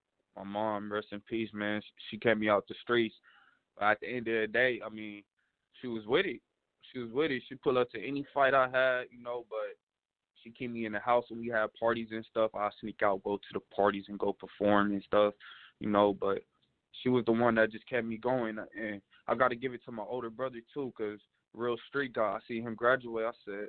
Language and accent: English; San Bernardino, California, United States; I'm from SoCal. I'm from Southern California. San Bernardino, California.